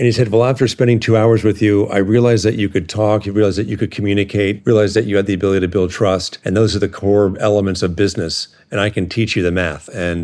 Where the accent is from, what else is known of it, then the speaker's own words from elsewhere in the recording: California, United States; also born or lived in New York; Born in New York, raised in Southern California. My father moved our family out to LA in 1972 from New York.